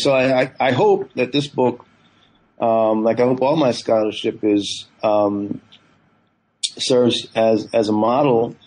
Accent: California, United States; also born or lived in Guyana; my family moved to the U.S. I grew up in Northern California beginning in the 1980s.

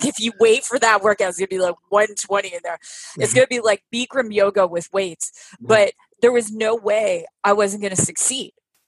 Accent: Canada; moved away as an adult; now in United States; So my listeners know I'm originally from Canada.

